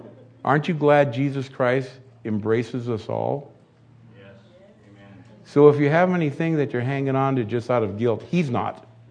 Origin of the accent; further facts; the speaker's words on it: Wilmington, California, United States; And pretty frequently we get old Wilmington people coming in there. I grew up in Wilmington. And people from high school, even some teachers from Banning.